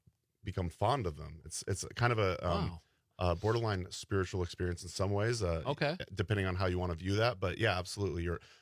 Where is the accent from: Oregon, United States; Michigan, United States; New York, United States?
Oregon, United States; say I'm from Oregon.